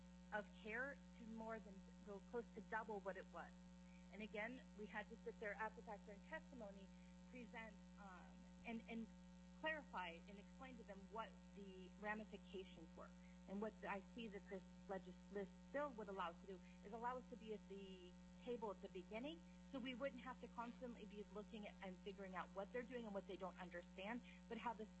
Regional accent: Anchorage, Alaska, United States; I'm from Anchorage and the Executive Director of Hillcrest Children's Center

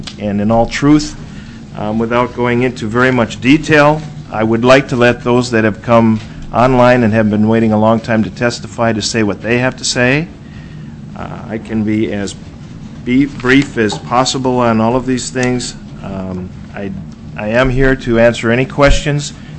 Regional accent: Anchorage, Alaska, United States; for the record, I'm from District 27, which is South Anchorage.

